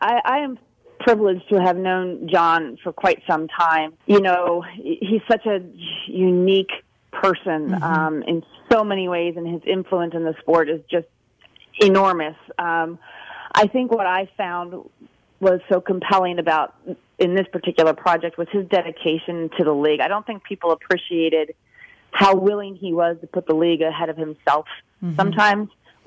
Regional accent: Northeast, United States; I mean, I grew up in the Northeast. I was a Big East fan.

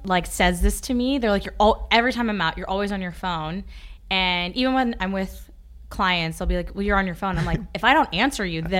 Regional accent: Ashland, Kentucky, United States; I'm originally from Ashland, Kentucky.

